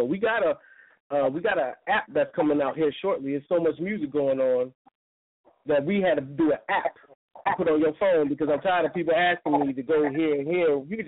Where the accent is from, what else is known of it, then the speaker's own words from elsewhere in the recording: LaGrange, Georgia, United States; now in Florida, United States; Yeah, we based in Florida. I'm originally from LaGrange, Georgia. But I'm in Florida now.